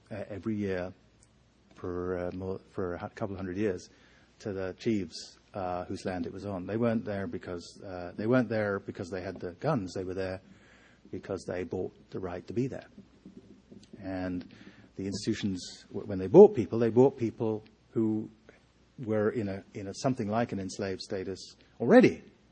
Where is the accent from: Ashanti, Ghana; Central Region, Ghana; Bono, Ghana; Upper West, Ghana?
Ashanti, Ghana; Kumasi; but dark-skinned slaves in my hometown, in Kumasi.